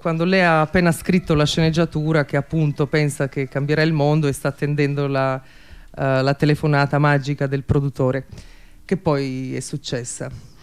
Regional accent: Croatia; Italian is a second language; Io sono croata

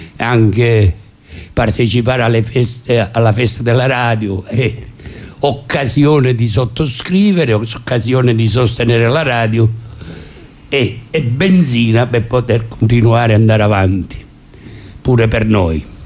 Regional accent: Rome, Lazio, Italy; io sono romano

